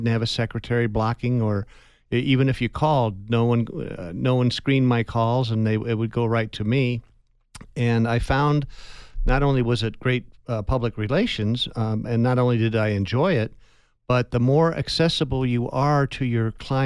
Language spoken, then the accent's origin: English; Tucson, Arizona, United States; And I was always told growing up in Tucson, never complain about the rain.